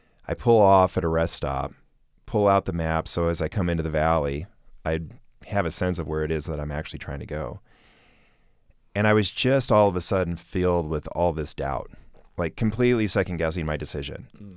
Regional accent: Midwest, United States; And for me, growing up in the Midwest, surrounded by cornfields

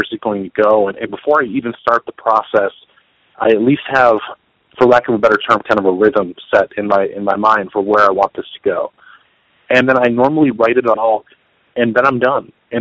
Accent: Buffalo, New York, United States; I got to do it in New Jersey, Toronto, here in my hometown of Buffalo and Rochester and Oshawa.

